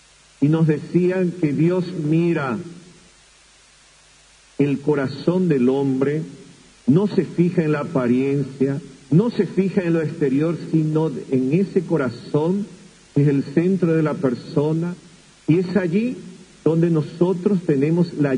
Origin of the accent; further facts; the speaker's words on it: Paraguay; como pueblo paraguayo también tenemos que nosotros trabajar y esmerarnos en ayudar a cada hermano